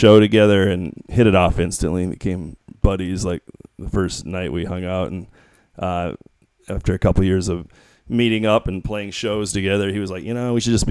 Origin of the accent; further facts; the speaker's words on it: Minnesota, United States; Yeah, well, I grew up in Minnesota, and, you know, I had the Twins to root for, and they sucked, you know.